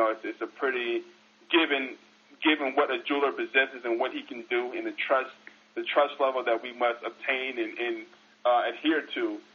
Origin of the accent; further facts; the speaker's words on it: Las Vegas, Nevada, United States; Well, I'm based out of my hometown, Las Vegas, Nevada, the live entertainment capital of the world.